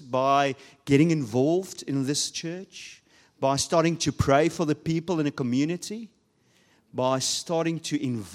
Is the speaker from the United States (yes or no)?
no; South Africa; first language Afrikaans; English is a second language; Obviously, you can hear me being South African and Afrikaans, actually. I actually only use English as self-defense.